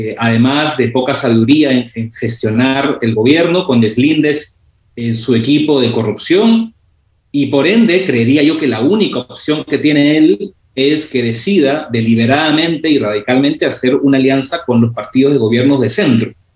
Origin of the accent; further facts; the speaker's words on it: Peru; tenemos que entender como peruanos